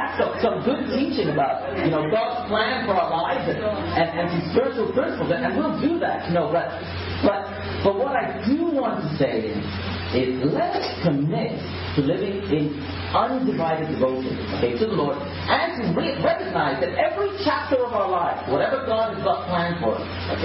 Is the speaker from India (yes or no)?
yes; India; also born or lived in Europe / United States; You know, although I'm Indian, I grew up in Europe and in the States.